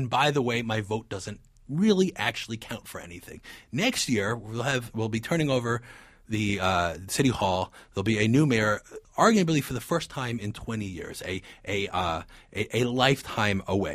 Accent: New York, United States; as a New Yorker, I'm looking forward to not necessarily being in the thick of, but watching closely as we have a debate about what the future of the city should be like.

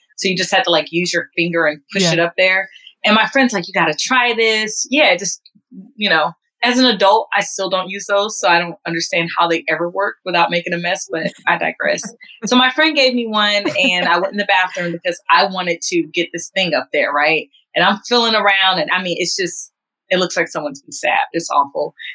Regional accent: the South, United States; I'm from the South, right?

